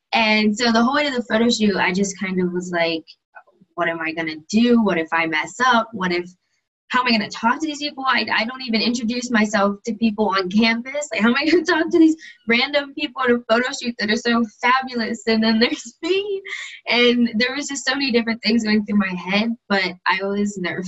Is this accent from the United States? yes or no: yes; Johnstown, Pennsylvania, United States; moved away as an adult; now in Boca Raton, United States; I think that was already established. I'm 19 years old, and originally I'm from Johnstown, Pennsylvania, which is a really small town, kind of about an hour and a half away from Pittsburgh.